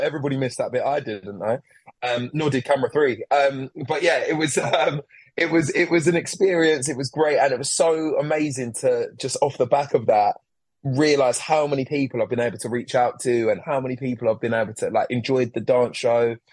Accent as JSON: {"language": "English", "country": "Jamaica", "said": "I know I'm Jamaican and we're typically fast"}